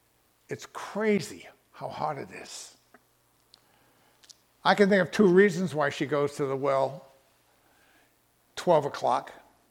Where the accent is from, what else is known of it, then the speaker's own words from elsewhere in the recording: Texas, United States; or the fact that we're from Texas.